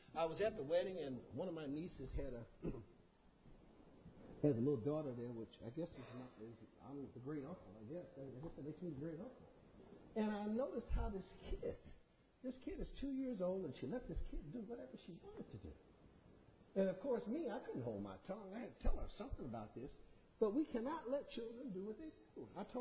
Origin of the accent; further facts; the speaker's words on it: St. Louis, Missouri, United States; I grew up in St. Louis, and they had five low and five high, six low and six high.